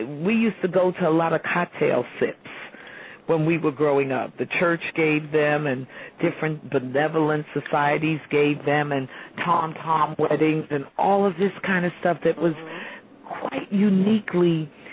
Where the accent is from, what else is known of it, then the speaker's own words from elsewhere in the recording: Harlem, New York, United States; the wonderful thing about growing up in Harlem is that there was a large community of people who wanted to protect their children.